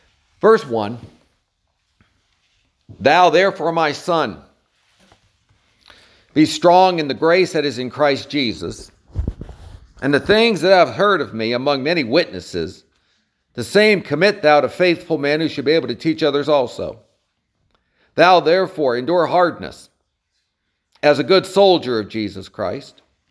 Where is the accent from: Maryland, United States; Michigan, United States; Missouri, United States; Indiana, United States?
Maryland, United States; born there; I was born on Andrews Air Force Base outside of Washington.